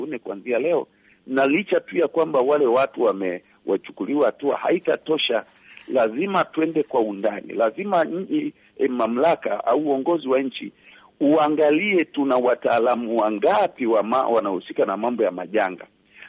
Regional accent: Tanzania; kama raia na kama Mtanzania

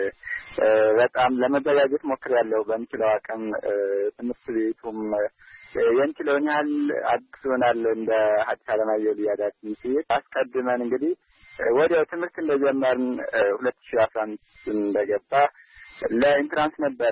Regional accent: Amhara, Ethiopia; born there; ምዕራብ ጎጃም ሁሉን ተከለ ወረዳ ነው የተወለድኩት። ገጠራማ ክፍል ነው።

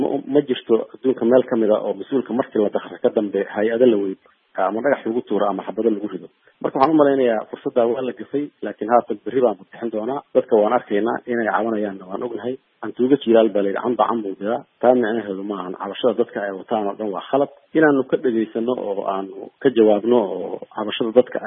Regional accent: Garbahaarey, Gedo, Somalia; born there; anigu garbaharay baan ku dhashay oo ka imid

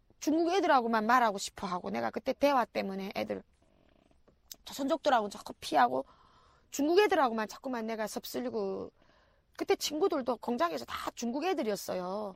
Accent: North Korea; now in South Korea; 나 북한 사람이고

